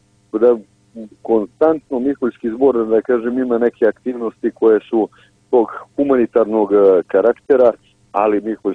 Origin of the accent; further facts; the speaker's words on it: Montenegro; i mi koji dolazimo iz Crne Gore